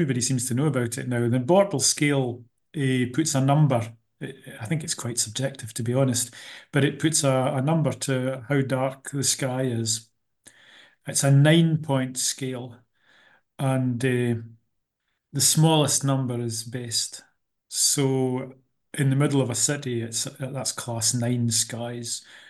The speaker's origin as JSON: {"language": "English", "region": "Scotland", "country": "United Kingdom", "tie": "born or raised there"}